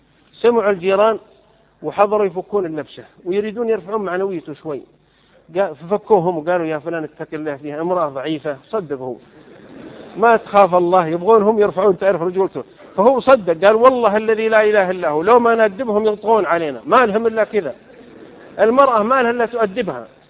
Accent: south, Saudi Arabia; أنا وأنا صغير في الجنوب، أنا من قبائل الجنوب

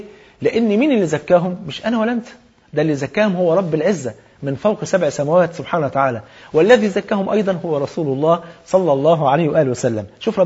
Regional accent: Egypt; عشان كده المثل عندنا في مصر بيقول اختار الجار قبل الدار

